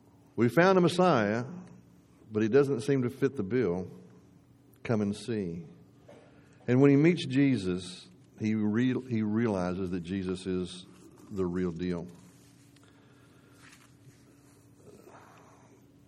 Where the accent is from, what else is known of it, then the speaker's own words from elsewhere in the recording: Wichita Falls, Texas, United States; We grew up with family in Wichita Falls, and if you're not from Texas, that doesn't mean much to you.